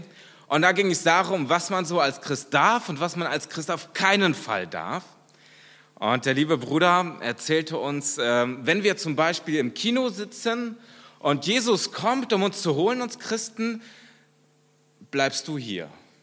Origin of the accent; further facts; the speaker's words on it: North Rhine-Westphalia, Germany; also born or lived in Kyrgyzstan; wir sind dann mit meiner Familie hierher gekommen als Heimkehrer und nach Deutschland. Dann bin ich in Nordrhein-Westfalen groß geworden.